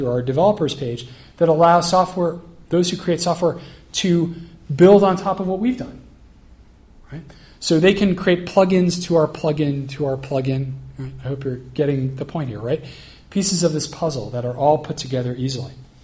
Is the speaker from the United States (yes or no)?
yes; Boston, Massachusetts, United States; the incredible liberal, godless Northeast here, where I'm from. I'm from Boston, right?